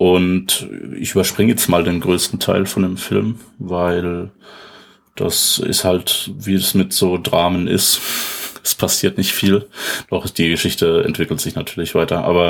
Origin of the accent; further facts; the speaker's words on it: Germany; ich bin ja Deutscher.